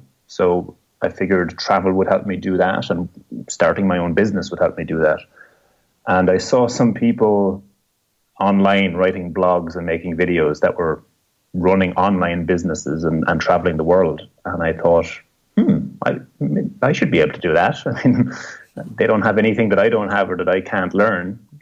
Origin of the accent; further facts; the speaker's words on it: Ireland; And I'm from Ireland, but I was working a job in the US, in the United States, for 3 years.